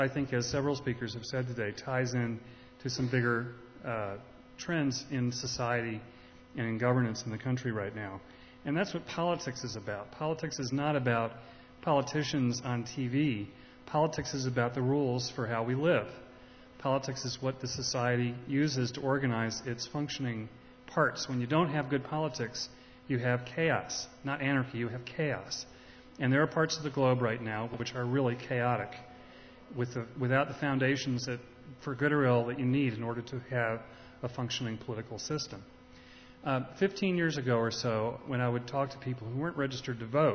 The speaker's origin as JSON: {"language": "English", "town": "Portland", "region": "Oregon", "country": "United States", "also_born_or_lived": "Bay Area", "said": "from Portland, Oregon, honorary resident of the Bay Area for many years."}